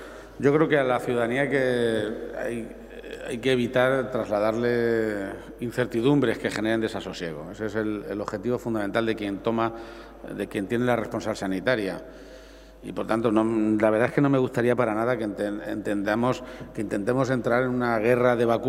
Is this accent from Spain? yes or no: yes; Spain; Todos los derechos que tenemos como españoles tienen distintas divisiones